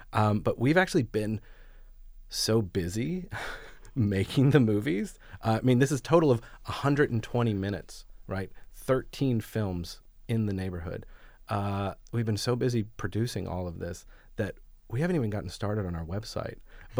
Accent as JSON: {"language": "English", "region": "Virginia", "country": "United States", "said": "as a new person in a city, I'm from Virginia and I moved here for work."}